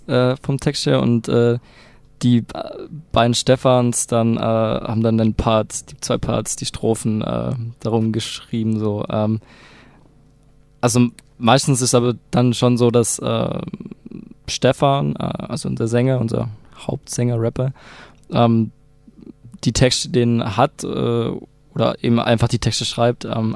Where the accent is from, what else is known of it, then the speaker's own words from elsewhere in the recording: Balingen, Baden-Württemberg, Germany; Wir kommen nicht direkt aus Balingen, also wir kommen aus dem Raum Balingen.